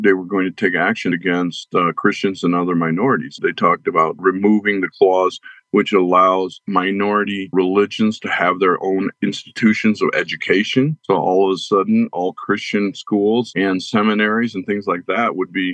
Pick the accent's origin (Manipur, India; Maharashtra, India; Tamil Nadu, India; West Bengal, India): Manipur, India; English is a second language; Even in my home state of Manipur, the BJP and its allies lost both seats.